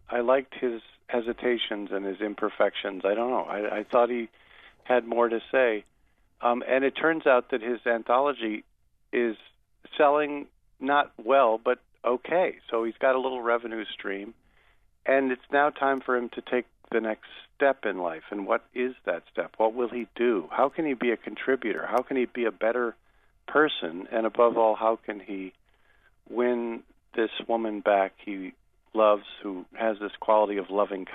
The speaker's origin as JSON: {"language": "English", "town": "Rochester", "region": "New York", "country": "United States", "tie": "born or raised there"}